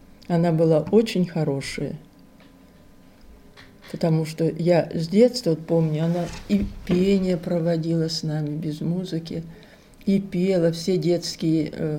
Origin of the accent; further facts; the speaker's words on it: Kemerovo, Kemerovo Oblast, Russia; also born or lived in Novoselye, Novosibirsk Oblast; Родилась в Новосибирской области, Болотнинский район, село Новоселье. Маленькая деревушка была. Потом мы уехали оттуда, в Кемерово. Я уже по-другому говорю. До начала войны жили в Кемерове.